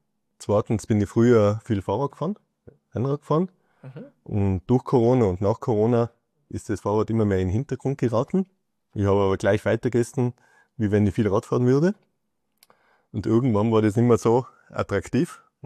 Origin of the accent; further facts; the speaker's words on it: Innsbruck, Tyrol, Austria; Ich komme aus Innsbruck. Das ist in Tirol in Österreich.